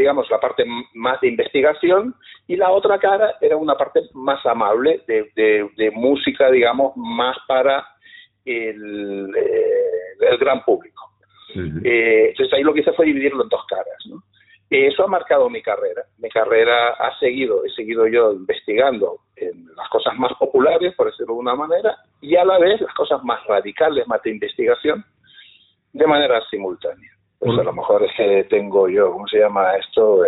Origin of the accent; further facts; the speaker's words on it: Canary Islands, Spain; also born or lived in England / Valencia; Se inició primero estando aquí en Canarias, porque yo nací en Inglaterra, pero a los 22 días de nacer ya salí de allí, porque mis padres ya, fue voluntariamente para abrir una sucursal bancaria en Londres, uh-huh, y después de 10 años pues ya se volvieron